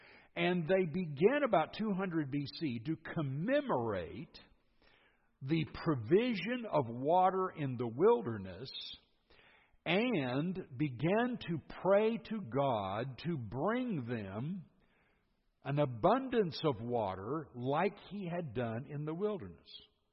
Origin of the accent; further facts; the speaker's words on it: California, United States; when I grew up and lived in California for just a short period of time, 48 years, and during that time did a bit of dirt bike riding out in the California desert